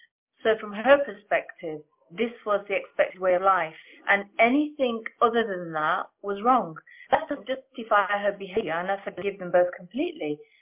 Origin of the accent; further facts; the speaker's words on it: England, United Kingdom; I was born in England. I'm one of seven sisters and I have one brother. And England is my home. I don't know any country bar England. My parents were Indian Sikh.